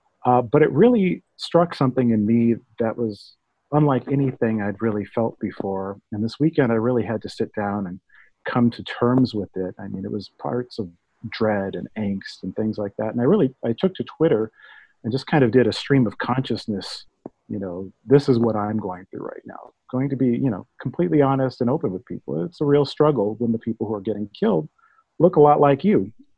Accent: Los Angeles, California, United States; I grew up in West Los Angeles and race wasn't really a topic that we talked about there. I grew up as a mixed kid.

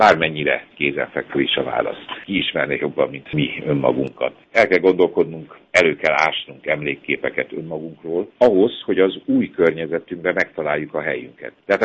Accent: Transylvania, Romania; moved away; Nagyon sokszor hallottam Erdélyben, gyerekkoromban ezt az ösztönzést, és ugyanakkor egyszer hagytam el Erdélyt

